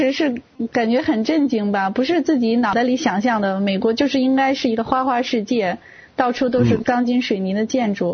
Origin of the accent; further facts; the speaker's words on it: Tangshan, Hebei, China; also born or lived in Shijiazhuang / Beijing; 我老家是唐山的。